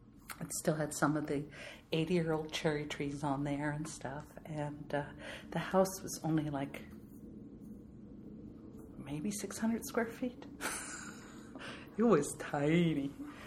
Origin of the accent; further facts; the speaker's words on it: Curaçao; moved away as an adult; I was born and raised in Curaçao, Netherlands Antilles. There's no university on the island, so you have to go outside of the island to go to university.